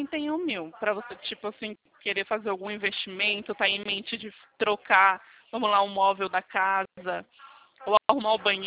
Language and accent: Portuguese; São Paulo, Brazil; eu sou de São Paulo.